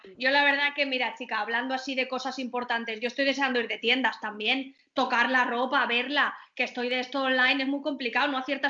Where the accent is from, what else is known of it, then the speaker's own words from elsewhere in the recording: Valencia, Valencian Community, Spain; now in Barcelona, Spain; yo soy valenciana, tengo a toda mi familia en Valencia, pero todo esto me ha pillado en Barcelona.